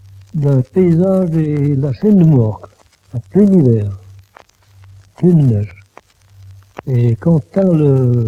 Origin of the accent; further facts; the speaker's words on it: Aigle, Vaud, Switzerland; Je suis rentré chez moi à Aigle.